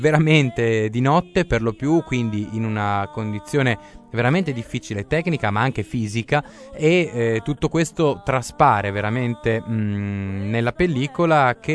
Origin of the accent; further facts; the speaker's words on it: Gorizia, Friuli-Venezia Giulia, Italy; born there; la mia città natale diventa protagonista di una canzone che fa così